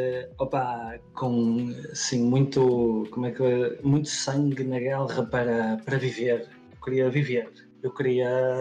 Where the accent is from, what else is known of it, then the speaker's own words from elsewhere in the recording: São João da Madeira, Aveiro, Portugal; eu sou natural de São João da Madeira. E fui para a Vila do Conde viver